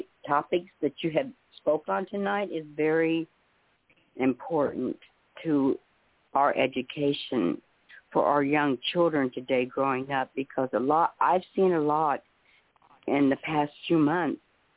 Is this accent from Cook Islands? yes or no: no; United States; I'm American native, first of all.